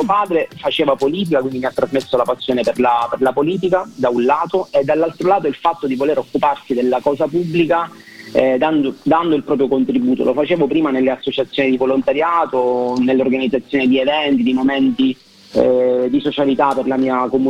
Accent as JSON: {"language": "Italian", "town": "Ferla", "region": "Sicily", "country": "Italy", "tie": "born or raised there", "said": "sono nato e cresciuto a Ferla, ho studiato poi il liceo a Floridia e l'università a Catania, legge, ma sono sempre cresciuto e vissuto a Ferla"}